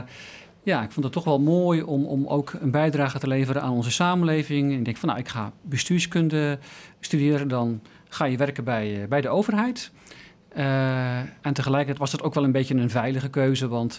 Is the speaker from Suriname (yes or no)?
no; Dordrecht, South Holland, Netherlands; VWO gedaan in Dordrecht, waar ik vandaan kom.